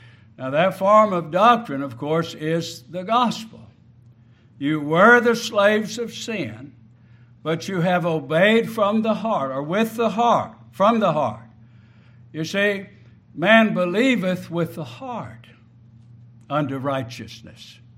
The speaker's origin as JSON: {"language": "English", "town": "Houston", "region": "Texas", "country": "United States", "tie": "born or raised there", "said": "I was raised in Houston, Texas, and went to a Baptist church"}